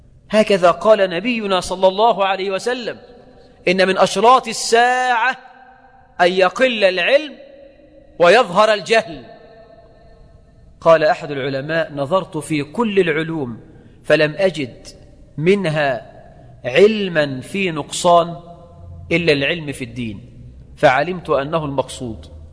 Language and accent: Arabic; Egypt